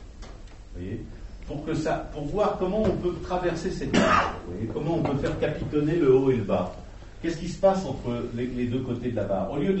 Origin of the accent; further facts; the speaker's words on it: United States; French is a second language; now in France; Cellulaire en anglais, je suis américain.